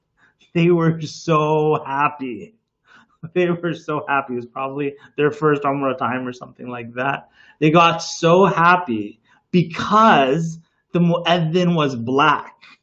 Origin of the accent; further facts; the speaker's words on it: Winnipeg, Manitoba, Canada; I grew up in Winnipeg.